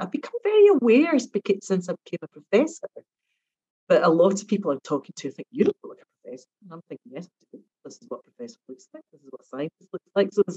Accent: Scotland, United Kingdom; because I grew up in Scotland where I didn't have low expectations of me.

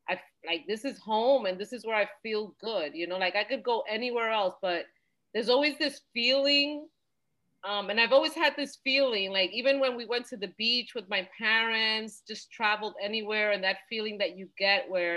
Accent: New York City, New York, United States; I think I had like the best childhood growing up in Inwood, you know, yeah. Just going to Inwood Park and playing in the street, like on Vermilia. I grew up on Vermilia

